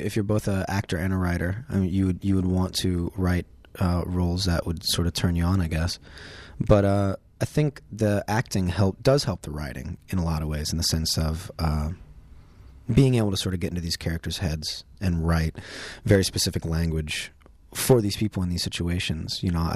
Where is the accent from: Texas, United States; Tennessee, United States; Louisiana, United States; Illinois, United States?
Louisiana, United States; New Orleans; which takes place in my hometown of New Orleans